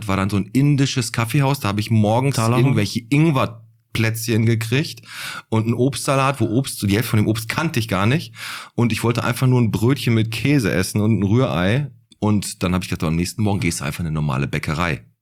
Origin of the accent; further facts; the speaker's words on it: North Rhine-Westphalia, Germany; ich komme aus dem Ruhrgebiet, aus dem Ruhrpott, habe ich gesagt